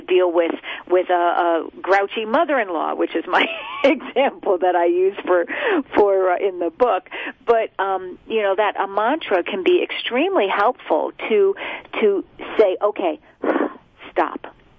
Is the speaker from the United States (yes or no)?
yes; New York, United States; I come from Rockland County, and I spent most of my years in Rockland and Orange County. But it's a different pace. Now I live in the Finger Lakes in upstate New York